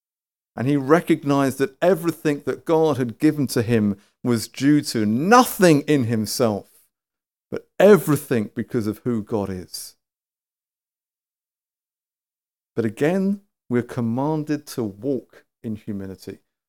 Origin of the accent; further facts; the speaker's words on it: United Kingdom; Behind closed doors, because we're British.